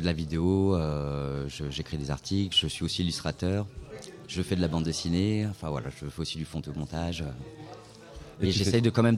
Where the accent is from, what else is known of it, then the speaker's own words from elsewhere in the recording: Lyon, Auvergne-Rhône-Alpes, France; Alors, on vient de Lyon. Donc, il faut savoir que Lyon, c'est quand même une ville assez bourgeoise.